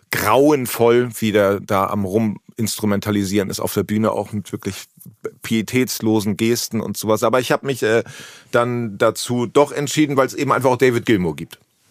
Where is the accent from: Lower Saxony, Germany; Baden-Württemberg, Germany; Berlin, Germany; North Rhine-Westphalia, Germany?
Lower Saxony, Germany; Hemmoor; Es war ungefähr das Jahr 1986 und ich komme aus Hemmoor.